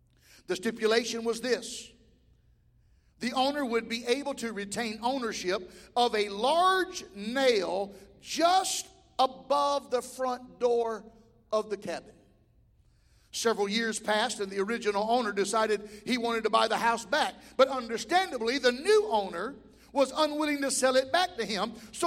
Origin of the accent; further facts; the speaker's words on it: the South, United States; Boy, I'm from the South.